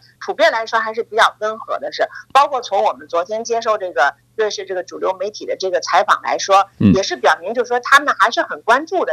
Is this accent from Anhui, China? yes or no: no; Beijing, China; 我也是北京人啊，说实在也想为家乡做点贡献